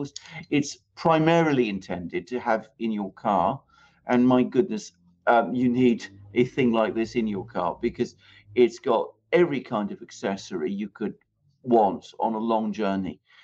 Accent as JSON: {"language": "English", "country": "United Kingdom", "said": "is what we tend to say still in Britain, because obviously I'm British"}